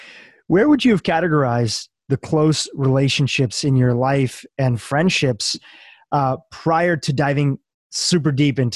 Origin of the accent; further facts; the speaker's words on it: India; my background is I'm from India.